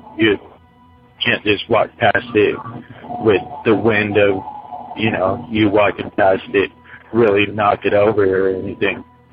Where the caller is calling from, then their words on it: Washington, United States; I'm calling from Washington State.